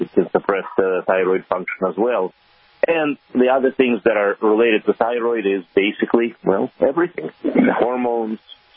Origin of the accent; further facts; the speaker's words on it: New York, United States; I grew up in New York for the most of my life.